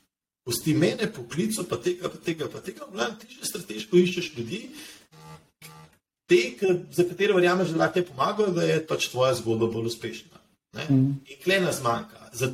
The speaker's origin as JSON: {"language": "Slovenian", "town": "Škofja Loka", "region": "Upper Carniola", "country": "Slovenia", "tie": "born or raised there", "said": "jaz sem se rodil v Škofji Loki."}